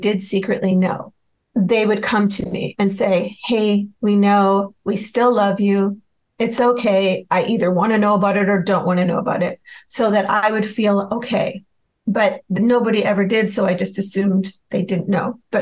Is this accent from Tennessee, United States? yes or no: no; Chicago, Illinois, United States; now in California, United States; but I'm from Chicago. My director's from Chicago.